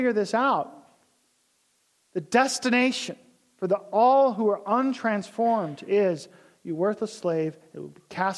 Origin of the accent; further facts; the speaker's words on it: Spokane, Washington, United States; I grew up in Spokane